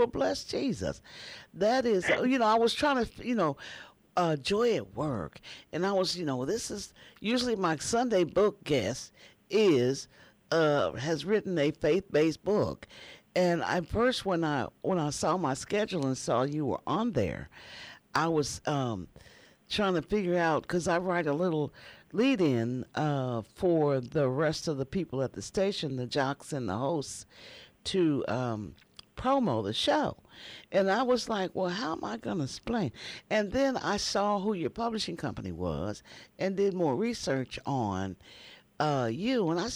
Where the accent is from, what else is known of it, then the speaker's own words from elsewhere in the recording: Midwest, United States; And I'm from the Midwest, and, you know, I already had my winter stuff out